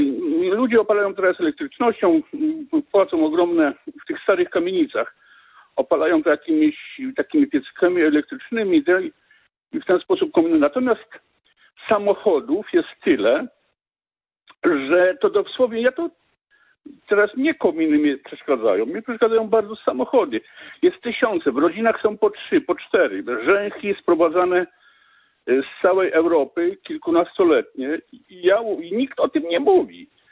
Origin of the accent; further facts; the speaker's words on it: Warsaw, Masovian Voivodeship, Poland; Ja jestem z Warszawy i zawsze tu mieszkałem